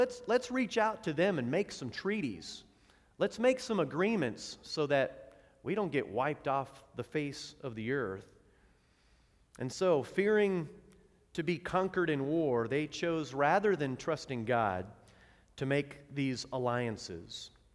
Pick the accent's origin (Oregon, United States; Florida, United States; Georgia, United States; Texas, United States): Oregon, United States; I grew up in Oregon.